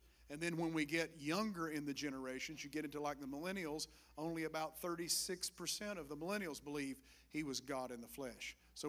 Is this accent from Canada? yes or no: no; Appalachia, United States; hey, I'm from the Appalachian Mountains, so I'm so far back in the holler.